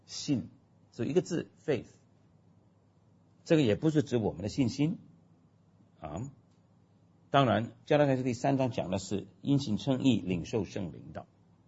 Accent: Shanghai, China; 比方说我们上海人，我的父母亲呢

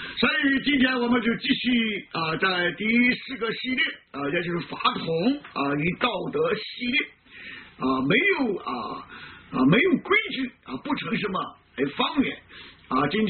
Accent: China; 我说从中国来的，大家都这个都外国的看我，哦，从中国来的

